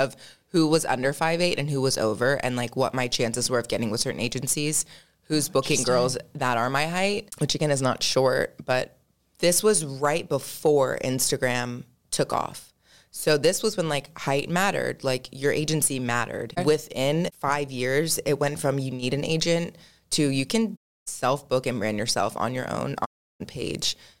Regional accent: Maryland, United States; moved away as an adult; now in California, United States; I was born and raised in Maryland. I was living there my whole life. I visited California when I was a junior in high school, and I came back home and I was like, Mom, I'm going to live there.

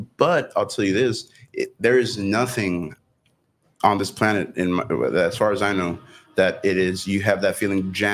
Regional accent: Rio Grande City, Texas, United States; I was born in Rio Grande City, raised pretty much in Rio most of my life.

